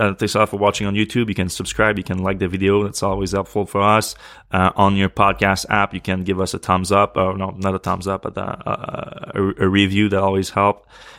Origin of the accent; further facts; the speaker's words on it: Canada; Also, I'm Canadian.